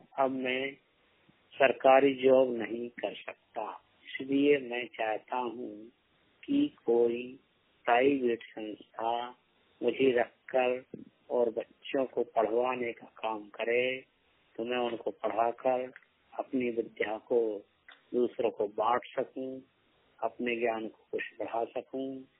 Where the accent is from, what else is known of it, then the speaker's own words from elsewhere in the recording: Uttar Pradesh, India; मैं जिला उत्तर प्रदेश यूपी का रहने वाला हूँ, जिला जालौन उत्तर प्रदेश यूपी से रहने वाला हूँ। मेरा बीएड कंप्लीट है।